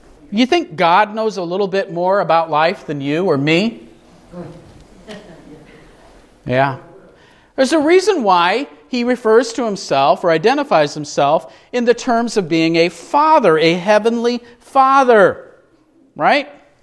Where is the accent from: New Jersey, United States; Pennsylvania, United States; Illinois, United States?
Illinois, United States; Peoria; met up with some friends there who came up from where I'm originally from Peoria